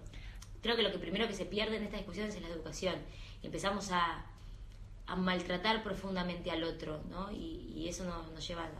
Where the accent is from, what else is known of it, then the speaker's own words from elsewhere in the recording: Argentina; y de verdad me gusta decir que a todos como argentinos